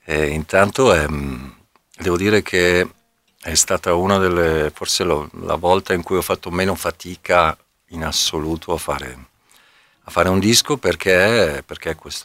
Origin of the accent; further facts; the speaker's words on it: Monza, Lombardy, Italy; io sono un brianzolo orgoglioso. Io sono un brianzolo anomalo